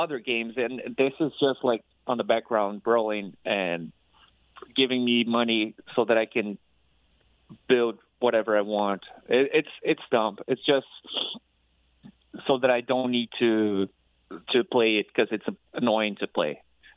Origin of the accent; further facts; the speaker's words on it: Brazil; now in San Francisco, United States; I live in SF, but I'm from Brazil.